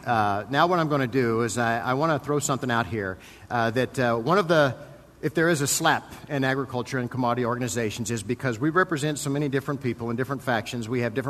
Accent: Kansas, United States; I still stay in touch with my home chapter back in Kansas. And did I mention I was from Kansas? Did I mention that?

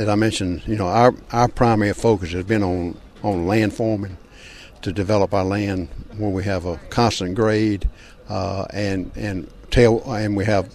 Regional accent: Benoit, Mississippi, United States; We're from Bolivar County near Benoit, Mississippi, which is about an hour and 15 minutes south of here.

